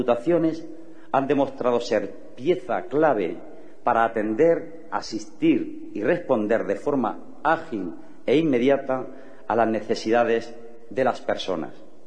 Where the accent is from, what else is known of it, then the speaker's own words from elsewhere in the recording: Andalusia, Spain; Me siento orgulloso como andaluz de personas como vosotros y como vosotras.